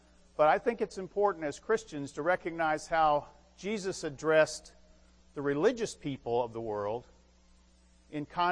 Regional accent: Alabama, United States; I'm from Alabama. Check.

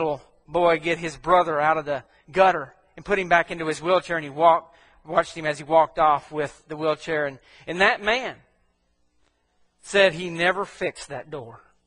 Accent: Mississippi, United States; I'm from Mississippi, so I can't say it that other fancy way.

